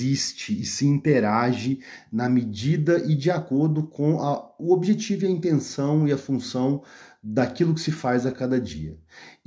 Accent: Minas Gerais, Brazil; accent: mineiro; eu consigo misturar um mineiro, um sotaque com gírias e forma de construção e articulação das palavras e do pensamento, que é de raiz mineira rural, com uma formação acadêmica.

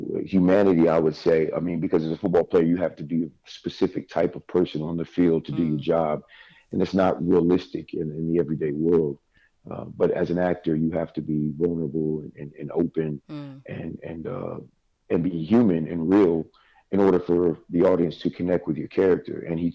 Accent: Virginia, United States; now in Miami, United States; I'm from Virginia, but my permanent residence is in Miami.

